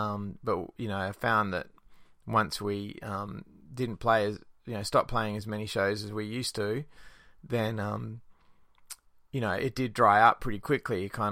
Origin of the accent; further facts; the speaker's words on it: Western Australia, Australia; the progress in my home state of Western Australia hasn't been too bad.